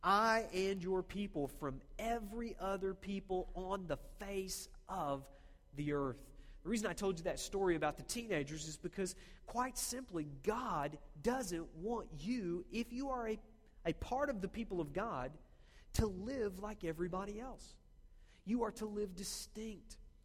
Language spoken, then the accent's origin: English; Oklahoma, United States; Now, you have to realize, I grew up in Oklahoma, okay? So football's a big thing down there.